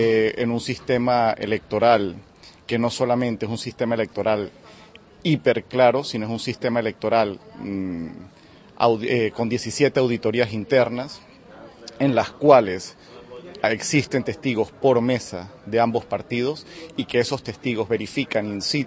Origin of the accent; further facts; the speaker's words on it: Venezuela; muchísimas gracias por la invitación a hablar un poco sobre la realidad actual en mi país, ¿no? Nicolás Maduro, actual presidente electo en Venezuela